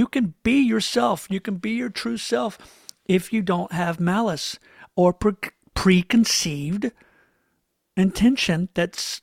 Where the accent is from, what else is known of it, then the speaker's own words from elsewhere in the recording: Tallahassee, Florida, United States; Oh, see, I'm from Tallahassee, Florida.